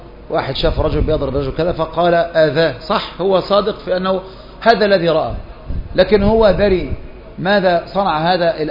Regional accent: Egypt; وعندنا في مصر مرة كان قاضي بيحكم بإيه

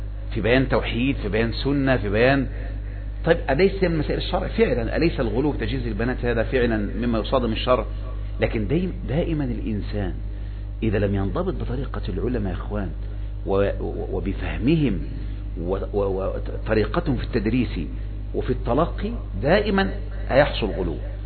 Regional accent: Egypt; أبرز قضية عندنا في مصر؟

